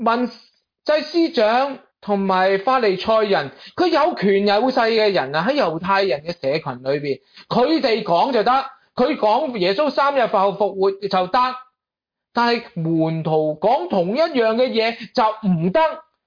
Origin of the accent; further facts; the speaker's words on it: Guangdong, China; 用我哋广东人有一句说话，叫顾得头嚟脚反筋啊！